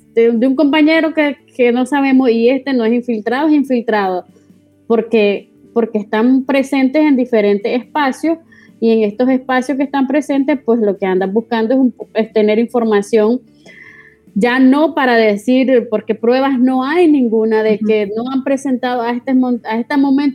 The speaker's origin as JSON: {"language": "Spanish", "country": "Nicaragua", "moved": "yes", "lives_now": "Spain", "said": "Yo salí de Nicaragua el 24 de diciembre de 2018 y llegué a España, salí rumbo a El Salvador porque salí en carácter de urgencia."}